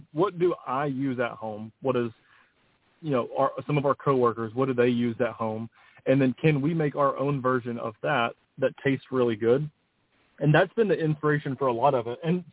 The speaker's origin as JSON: {"language": "English", "region": "the South", "country": "United States", "tie": "born or raised there", "said": "it fits how I think how we were raised in the South. Like, it's you know, your neighbors help so much growing up, small town stuff."}